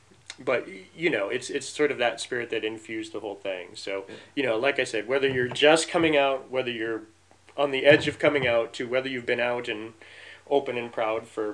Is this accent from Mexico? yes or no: no; Midwest, United States; now in Chicago, United States; I grew up in the Midwest and then, you know, was living in Chicago when I first went to camp.